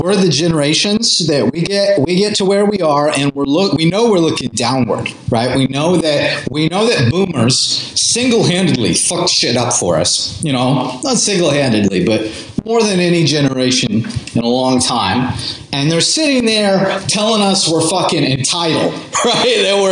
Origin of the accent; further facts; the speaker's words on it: Arkansas, United States; I'm an idiot from Arkansas. I'm a hillbilly.